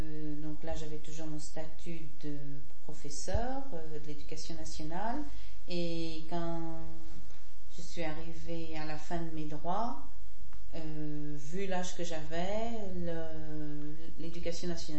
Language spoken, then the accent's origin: French; Nantes, Pays de la Loire, France; Je suis originaire de Nantes, j'ai vécu à Nantes jusqu'en 70, depuis ma naissance jusqu'à 70. Après, j'étais habité La Baule, qui est près de Nantes, à 80 km de Nantes. Ensuite, j'ai été habité à Nord-sur-Eyre, en campagne